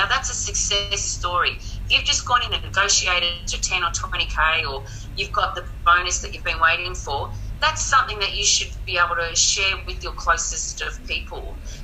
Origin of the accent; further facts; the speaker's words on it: Australia; So as Australian men, I would love, and Australian everyone